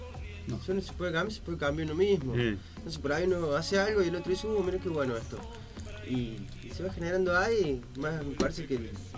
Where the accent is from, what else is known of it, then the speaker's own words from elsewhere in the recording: Córdoba, Argentina; now in Alberdi, Argentina; Sí, soy de Córdoba. Pero yo en Alberdi ya hace 8 años que estoy más o menos.